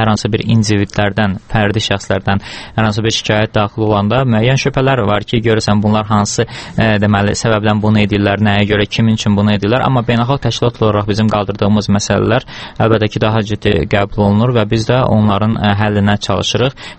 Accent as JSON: {"language": "Azerbaijani", "region": "Nakhchivan", "country": "Azerbaijan", "said": "Bəli, mən Narchevinliyəm"}